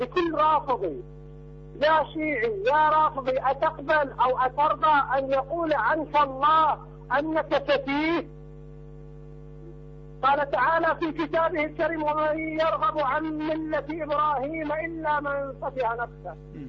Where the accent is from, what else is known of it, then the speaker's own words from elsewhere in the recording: Iraq; أنا إمام وخطيب من العراق.